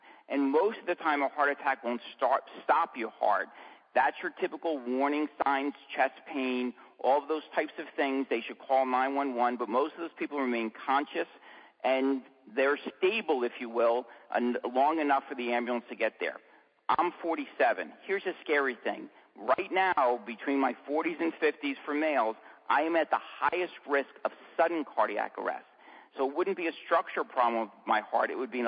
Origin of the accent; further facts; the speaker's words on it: New Jersey, United States; I came back to my home state of New Jersey to ride on a 911 paramedic ambulance.